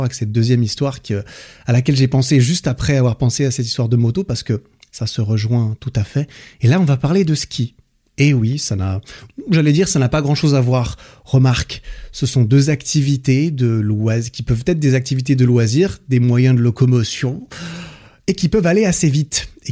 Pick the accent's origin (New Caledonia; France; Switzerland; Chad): Switzerland; Vois-tu, je suis suisse, comme je l'ai dit, j'ai toujours habité à moins d'une heure des pistes